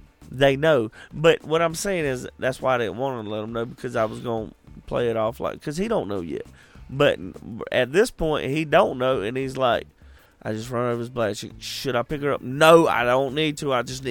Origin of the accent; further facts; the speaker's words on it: Georgia, United States; Hey, I come from Georgia, man.